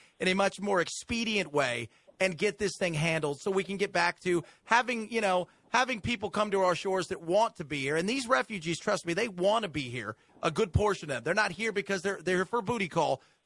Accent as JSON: {"language": "English", "town": "Long Beach", "region": "California", "country": "United States", "tie": "born or raised there", "said": "I grew up in Long Beach, California."}